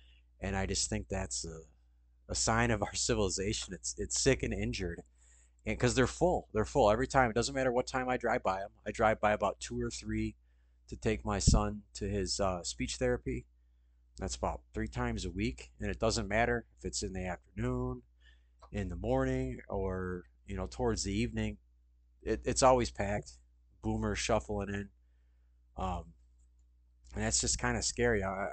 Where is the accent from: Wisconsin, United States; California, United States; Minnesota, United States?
Wisconsin, United States; accent: Wisconsin; As you can tell, my grating Wisconsin accent is a bit more nasally.